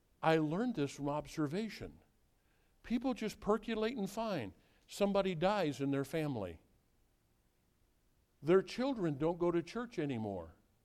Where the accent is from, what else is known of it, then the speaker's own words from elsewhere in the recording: Mississippi River, United States; I grew up on the Mississippi River.